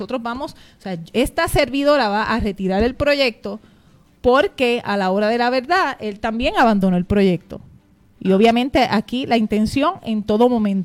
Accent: Utuado, Puerto Rico; born there; Yo nací en Utuado.

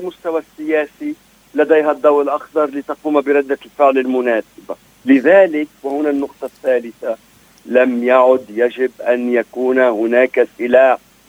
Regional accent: Lebanon; ولا يمكن أن نتحمل مسؤوليتنا بشكل سليم كلبنانيين

